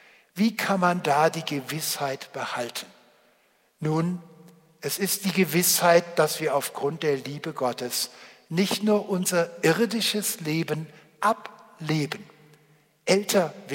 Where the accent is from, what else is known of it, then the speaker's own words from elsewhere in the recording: Cologne, North Rhine-Westphalia, Germany; ich komme ja aus Köln, also in Köln in Deutschland am Rhein